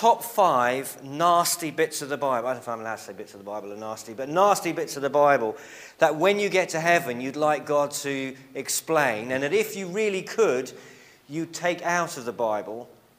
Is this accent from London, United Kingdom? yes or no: no; Cambridge, East of England, United Kingdom; now in Birmingham, United Kingdom; I grew up in Cambridge, as some of you may remember, and was infected with a disease.